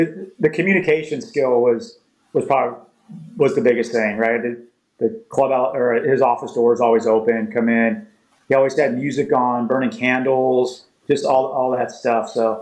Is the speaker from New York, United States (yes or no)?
no; California, United States; when I grew up in Southern Cal, I was a huge Dodger fan.